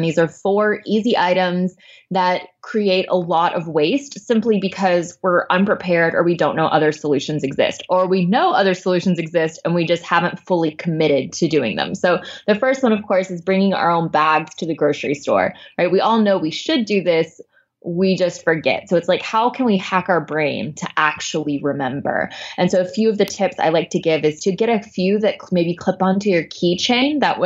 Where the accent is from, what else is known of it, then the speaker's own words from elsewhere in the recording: Arkansas, United States; Yeah, so I'm actually from Arkansas, which isn't really the most green progressive state in America.